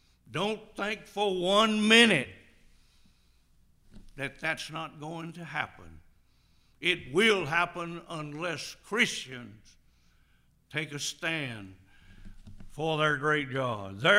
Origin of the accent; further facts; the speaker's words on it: Tiptonville, Tennessee, United States; When I grew up in Tiptonville, Tennessee, there was enough honky-tonks around that place to fill us ton.